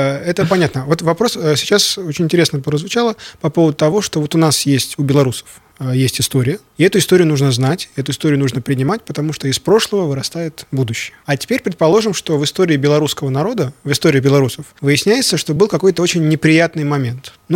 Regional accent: Moscow, Russia; Я просто из России приехал, из Москвы.

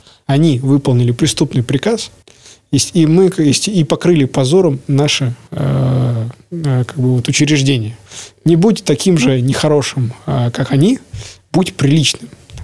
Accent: Belarus; как белорус, как гражданин Беларуси

